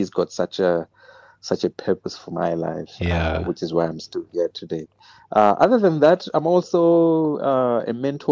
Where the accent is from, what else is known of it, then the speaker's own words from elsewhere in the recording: Zimbabwe; Zimbabwean, born and bred in Zim.